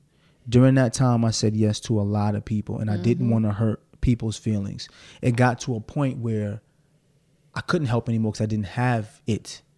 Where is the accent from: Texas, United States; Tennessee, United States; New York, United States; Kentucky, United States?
New York, United States; Brooklyn; I'm from Brooklyn, so I say ax.